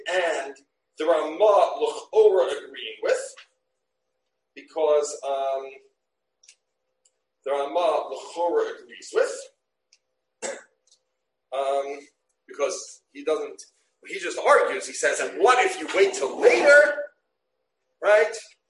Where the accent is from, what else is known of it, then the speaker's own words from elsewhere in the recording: Brooklyn, New York, United States; but I grew up in Brooklyn. It was a bit of a tougher neighborhood.